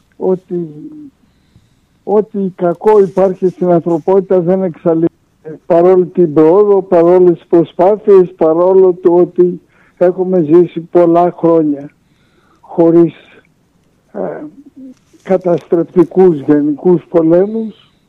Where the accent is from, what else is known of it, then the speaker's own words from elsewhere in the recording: Athens, Attica, Greece; now in Crete, Greece; σχέση με την Κρήτη δεν είχα, γεννήθηκα και μεγάλωσα στην Αθήνα, οπότε όταν σκεφτόμουν να γυρίσω στην Ελλάδα, την Αθήνα σκεφτόμουν.